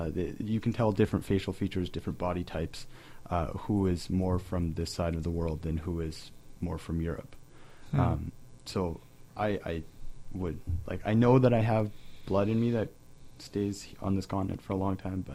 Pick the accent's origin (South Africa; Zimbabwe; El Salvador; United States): El Salvador; I'm from Central America.